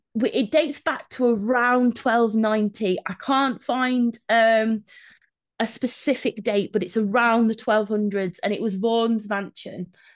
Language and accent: English; Madeley, West Midlands, United Kingdom; where I grew up in Madeley